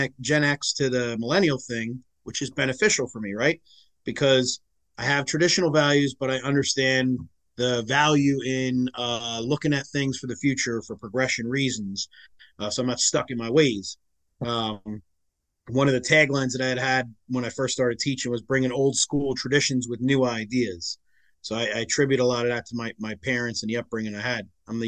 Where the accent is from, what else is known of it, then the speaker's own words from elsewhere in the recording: Woodbridge Township, New Jersey, United States; I grew up in New Jersey, So the name of the town that I grew up in is Island, which is a section of Woodbridge Township.